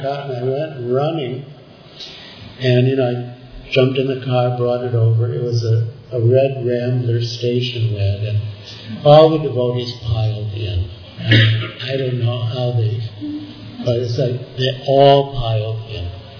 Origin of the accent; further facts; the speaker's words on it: Chicago, Illinois, United States; So he said, so where are you from? Chicago, and you know, asking about my parents, my studies